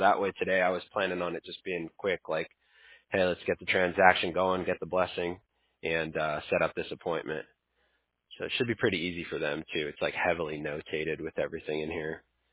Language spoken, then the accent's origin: English; California, United States; I'm from Cali, so I have to stop myself from saying dude and bro a lot of the time.